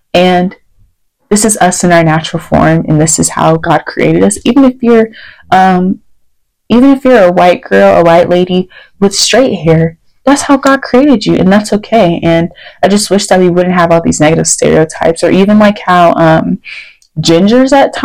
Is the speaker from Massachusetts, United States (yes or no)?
no; Texas, United States; also born or lived in Virginia; Also, fun fact, I was born in Virginia but raised in Texas, so I have love for both states.